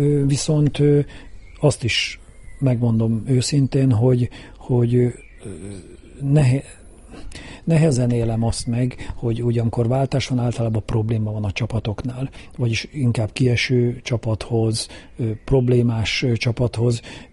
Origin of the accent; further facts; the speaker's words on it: Kecskemét, Bács-Kiskun, Hungary; a kecskeméti lakosokra, nem csak azért, mert itt születtem, ugye a városközpontban, itt nőttem fel a egyik városrészbe, ugye a Széchenyi városba